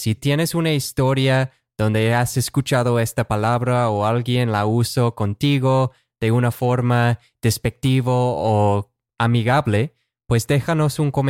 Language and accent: Spanish; United States; Spanish is a second language; Lo digo cada vez, en cada episodio del podcast, que soy el gringo.